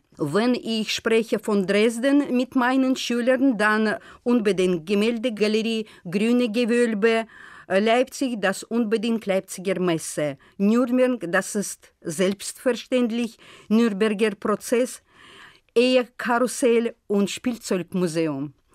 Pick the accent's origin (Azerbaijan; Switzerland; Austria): Azerbaijan; German is a second language; Ich komme aus Aserbaidschan und bei uns sind sehr viele höfliche Menschen.